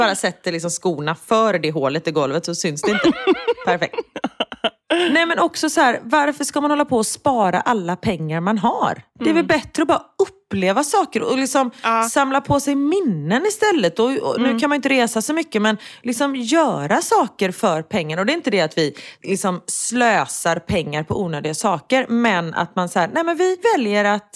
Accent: Gothenburg, Västra Götaland County, Sweden; Du, både du och jag är ju göteborgare.

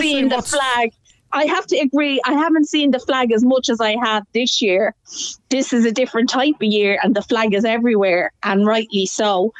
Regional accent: Ireland; I think as an Irish person, we should have the right to fly our flag in our own property

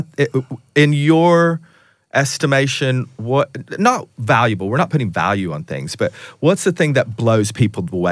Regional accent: Tennessee, United States; growing up in East Tennessee, I always dreamed of just going to the Opry as an audience member.

